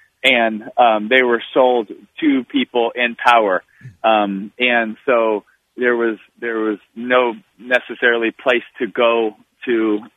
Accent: Jacksonville, Florida, United States; I love my hometown of Jacksonville

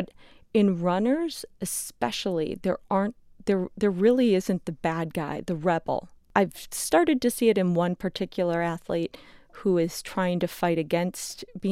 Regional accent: Wisconsin, United States; Growing up in Wisconsin, hunting was very normal.

